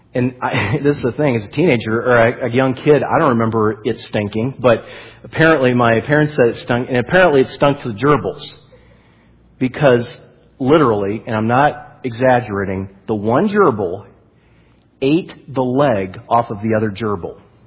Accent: United States; I'm an American.

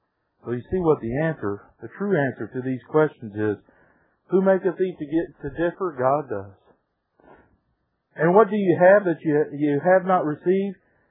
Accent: United States; I'm a man. Wrongful pride is what I'm talking about. I'm an American. I'm a Baptist. And I'm a Sovereign Grace Baptist.

